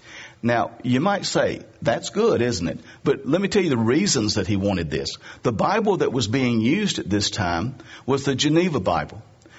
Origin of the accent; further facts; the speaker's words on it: Scotland, United Kingdom; and I'm so cheap, being Scottish and all that, you know.